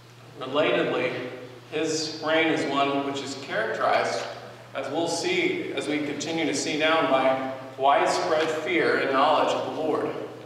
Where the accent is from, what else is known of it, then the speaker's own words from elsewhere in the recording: Cambodia; And I grew up in Cambodia, so you can ask my parents about this.